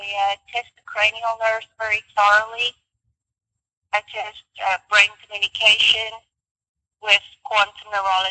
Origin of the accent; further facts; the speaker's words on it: Johannesburg, Gauteng, South Africa; No, I was born and raised in South Africa.